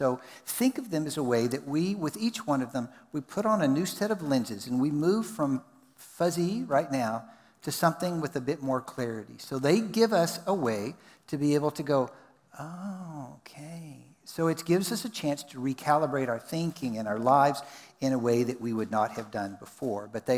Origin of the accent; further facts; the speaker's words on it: Texas, United States; accent: Texan; last fall, I was in Texas, which is where I'm originally from. You can probably pick that up with my accent